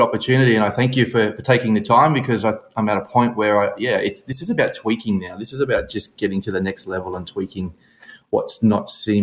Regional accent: Brisbane, Queensland, Australia; Yeah, so I am from Brisbane, Australia. 51 years of age, and I've been on the biohacking journey

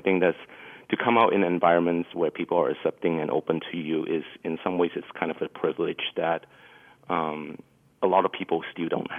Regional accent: Malaysia; I was 10 years old in the year of 1985, and I was born and raised in Malaysia

